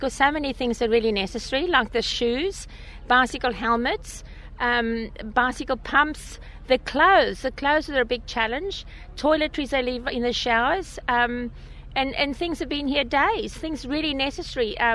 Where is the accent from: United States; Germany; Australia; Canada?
Australia; Perth, Western Australia; We came over from Western Australia, from Perth. I'm a school teacher there